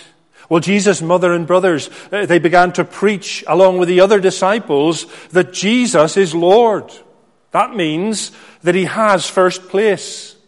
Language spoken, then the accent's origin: English; Belfast, Northern Ireland, United Kingdom; I grew up in Belfast, Northern Ireland. And sometimes you absorb things that aren't very helpful.